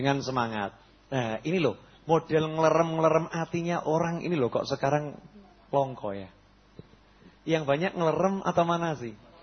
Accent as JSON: {"language": "Indonesian", "region": "Java", "country": "Indonesia", "said": "Ini kita orang Jawa ya begini ini, udah ini memang warisan leluhur ini."}